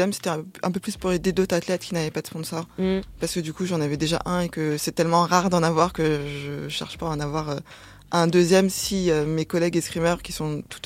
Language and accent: French; Grand Est, France; parce que je suis escrimeuse et pas parce que je suis Lorraine.